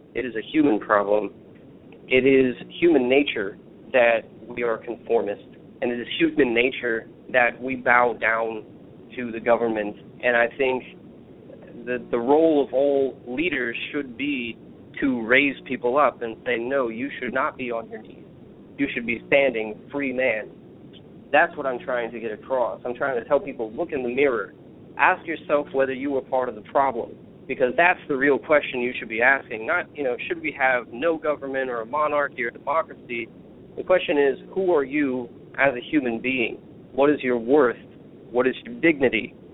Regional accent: the South, United States; and I was raised in the South. I consider myself a Southerner, and I didn't really awaken to that fact until I went to law school in Chicago.

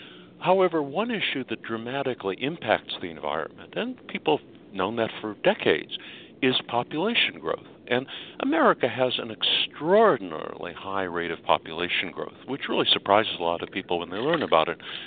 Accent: Los Angeles, California, United States; our population is 150% larger than it was when I was a child growing up in Los Angeles.

